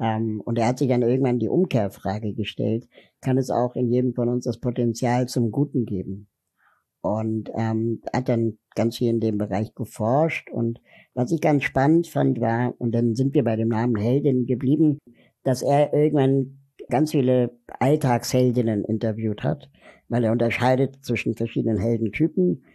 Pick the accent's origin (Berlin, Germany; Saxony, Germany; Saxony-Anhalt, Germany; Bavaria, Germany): Berlin, Germany; Ich komme aus Berlin, bin 40 Jahre alt